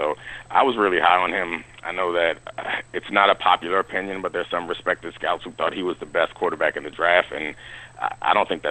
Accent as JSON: {"language": "English", "town": "Baltimore", "region": "Maryland", "country": "United States", "tie": "born or raised there", "said": "I grew up in Baltimore. I'm from Baltimore, so I was happy."}